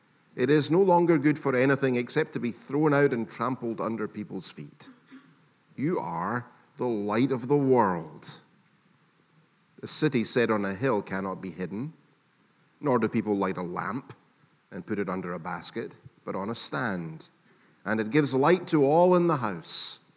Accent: Scotland, United Kingdom; I, being a Scottish Presbyterian, would like to challenge that claim.

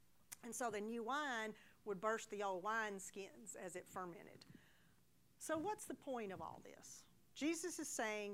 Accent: the South, United States; Now that's an easy question for me as a Southerner to answer.

